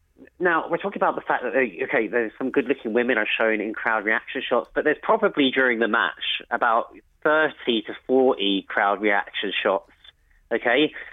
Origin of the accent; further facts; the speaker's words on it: England, United Kingdom; I'm an England fan. I grew up in England.